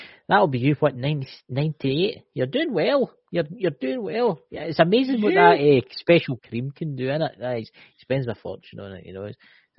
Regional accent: Scotland, United Kingdom; Aye, I'm from Scotland, aye.

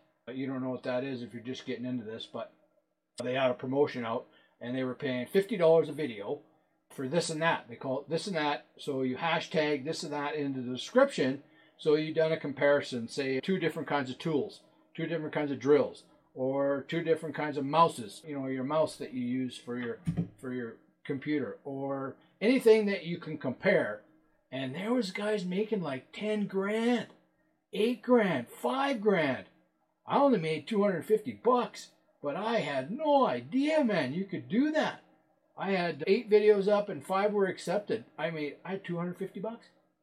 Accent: Canada; so now as a Canadian, we have to go in here

